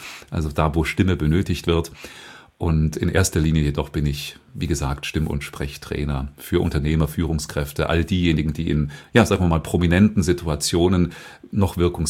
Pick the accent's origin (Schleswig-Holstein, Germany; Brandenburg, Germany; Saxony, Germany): Saxony, Germany; Dresden; ich bin sehr kirchenmusikalisch groß geworden im Osten in den 70ern in Dresden